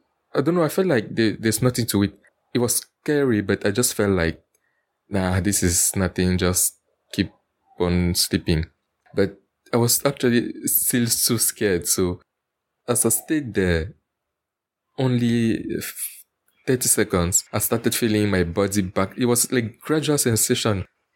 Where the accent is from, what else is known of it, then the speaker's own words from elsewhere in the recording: Cameroon; I'm from Cameroon Central Africa.